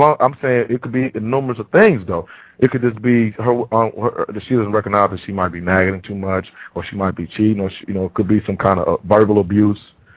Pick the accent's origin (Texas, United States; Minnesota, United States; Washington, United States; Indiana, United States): Indiana, United States; Indianapolis; I'm not sure what city you're from, but I'm from Indianapolis.